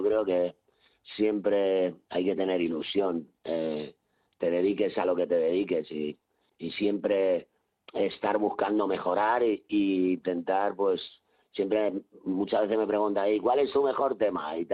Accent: Galicia, Spain; sigo pinchando en Galicia cuando me llaman. Me encanta ir a mi tierra, claro.

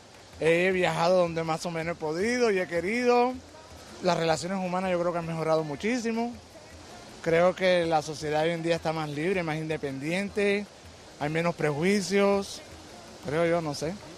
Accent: Cuba; now in Miami, United States; soy un inmigrante de Miami, de Cuba, Miami

